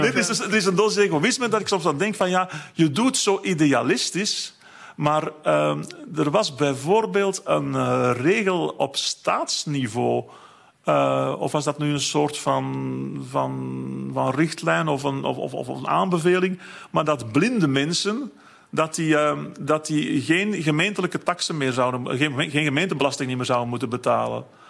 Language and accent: Dutch; Flanders, Belgium; zeker als Vlaming, denk ik, automatisch wel wat voelt